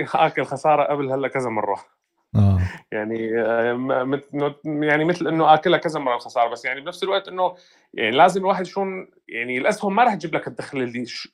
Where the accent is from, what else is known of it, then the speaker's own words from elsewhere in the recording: Syria; now in Germany; أنا فلسطيني الأصل، تمام؟ أنا فلسطيني سوري ولكن عايش بألمانيا تقريبا من 7-8 سنوات.